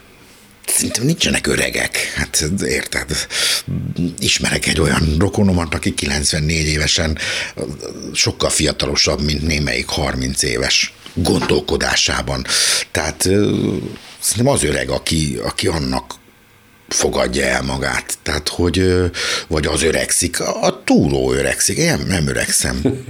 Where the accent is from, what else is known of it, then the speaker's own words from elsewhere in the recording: Mezőcsát, Borsod-Abaúj-Zemplén, Hungary; Nekem nagyon jót tett, hogy Mezőcsáton egy kisvárosban vagy nagyközség, mindig a határán billegett, egy rendkívül jó ilyen kis értelmiségi környezetben